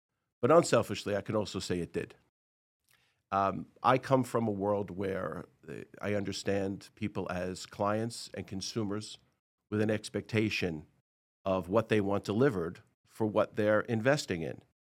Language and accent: English; Brooklyn, New York, United States; I'm a kid from Brooklyn. I was born in East New York, and I grew up on those streets, Brooklyn, Queens, and Manhattan.